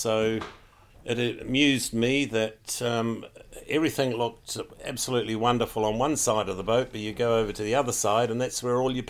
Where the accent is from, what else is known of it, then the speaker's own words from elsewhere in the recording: Wakefield, Yorkshire and the Humber, United Kingdom; And spent a lot of time growing up in Wakefield, left Wakefield for quite a few years, and look at me now, I'm back in Wakefield.